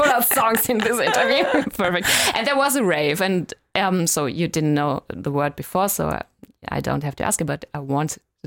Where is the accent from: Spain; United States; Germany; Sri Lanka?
Germany; Berlin; I'm from Berlin. I was born here